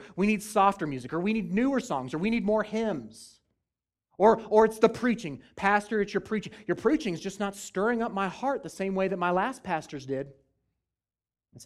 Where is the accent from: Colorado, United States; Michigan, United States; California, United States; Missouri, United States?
Colorado, United States; Colorado Springs; I'm from Colorado Springs, which is, it's kind of a big city now, but I can remember growing up there thinking, man, there is nothing to do in this town.